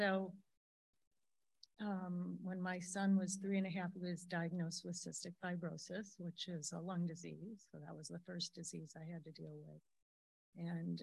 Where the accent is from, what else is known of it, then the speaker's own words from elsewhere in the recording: Cleveland, Ohio, United States; I grew up in the Midwest, Cleveland, and had a pretty normal upbringing.